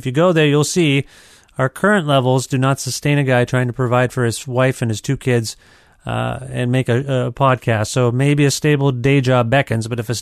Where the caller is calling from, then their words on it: Guelph, Ontario, Canada; I'm calling you from Guelph, Ontario.